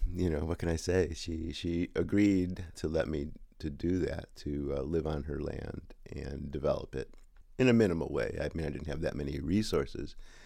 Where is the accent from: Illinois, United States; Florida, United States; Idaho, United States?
Illinois, United States; Chicago; moved away as an adult; also born or lived in Wisconsin / California; I was born in Chicago in 1948. I went to college in Wisconsin, University of Wisconsin. So I lived in Chicago until I was 18, went to college, and then when I was 21, after I graduated, I moved to California.